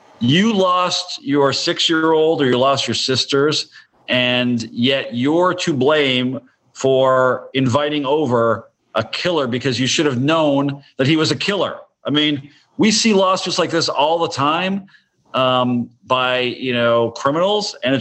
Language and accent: English; Canada; I'm from Canada